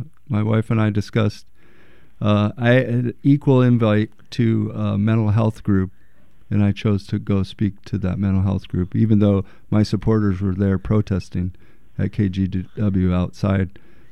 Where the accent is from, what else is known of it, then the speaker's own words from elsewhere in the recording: Roseburg, Oregon, United States; the timber industry, which is where I grew up in Roseburg